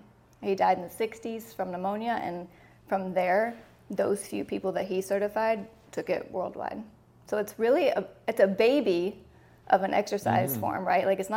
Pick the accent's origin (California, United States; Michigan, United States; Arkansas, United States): Arkansas, United States; I am from Arkansas.